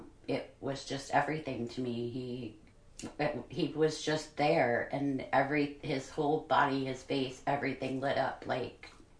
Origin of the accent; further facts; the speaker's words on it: Green Valley, United States; also born or lived in Kansas City / Independence; I was born in Kansas City. We lived in Independence until my parents divorced when I was about 6, and then we moved to Green Valley in 1979.